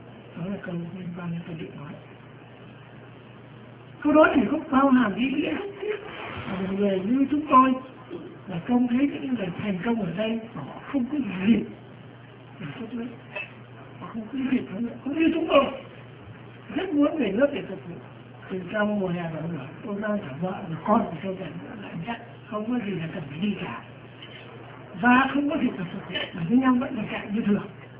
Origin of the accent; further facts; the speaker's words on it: Thanh Hoa, Vietnam; họ về đến tận quê của tôi là Thanh Hóa để họ làm những cái công việc ở đó.